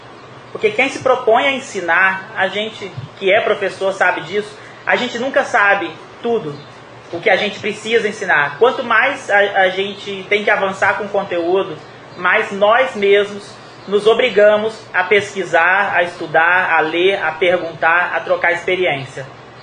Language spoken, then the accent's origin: Portuguese; Campos, Rio de Janeiro, Brazil; da cidade de Campos, que é a cidade onde eu nasci, cresci e trabalhei a maioria do tempo da minha vida, no Rio de Janeiro